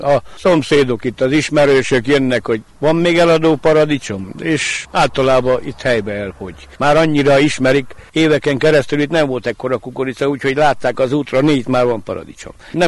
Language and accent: Hungarian; Mureș County, Romania; nyugdíjas, itt élek nyárát Szentklászon, itt születtem, és gyakorlatilag nagy részét az életemnek itt éltem